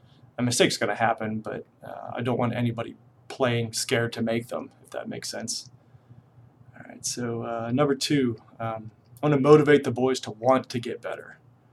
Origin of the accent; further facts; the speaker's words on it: Pennsylvania, United States; I grew up in Indiana County area.